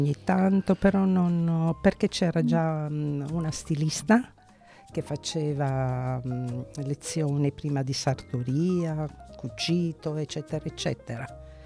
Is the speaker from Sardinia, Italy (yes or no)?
yes; Ballao, Sardinia, Italy; born there; Io sono nata a Ballao